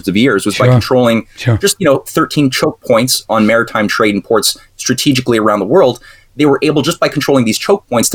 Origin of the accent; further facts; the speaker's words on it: Canada; Being a Canadian